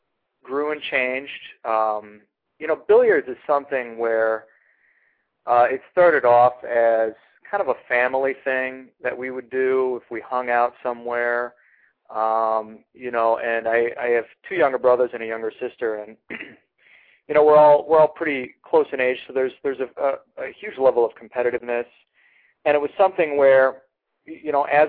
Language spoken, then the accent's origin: English; Iowa, United States; Well, I have lived 27 years, and I'm originally from Iowa